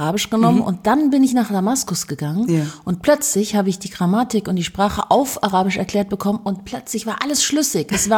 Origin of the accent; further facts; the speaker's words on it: Munich, Bavaria, Germany; Ich bin ja in München geboren und aufgewachsen